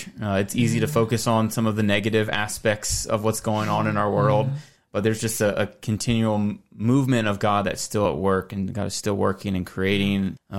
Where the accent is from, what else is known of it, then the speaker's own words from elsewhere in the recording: Front Royal, Virginia, United States; now in Harrisonburg, United States; I'm from the Valley, grew up in Front Royal, Virginia. My father is a United Methodist pastor, retired now, and so he served there in Front Royal